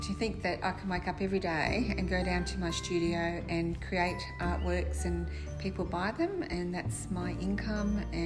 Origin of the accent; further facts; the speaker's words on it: Australia; also born or lived in New Zealand; I'm Australian, just went to New Zealand for 4 years